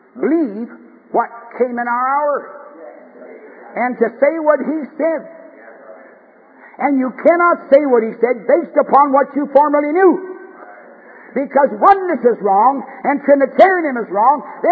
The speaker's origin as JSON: {"language": "English", "country": "Canada", "tie": "born there", "said": "I'm a Canadian by birth."}